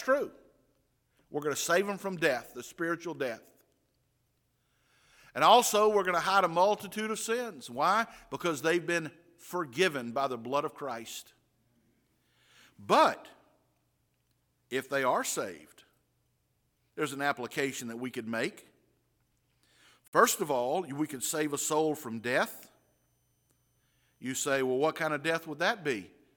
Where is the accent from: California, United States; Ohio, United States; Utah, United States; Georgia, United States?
Georgia, United States; Growing up in South Georgia, there's an old saying that says, don't air your dirty laundry.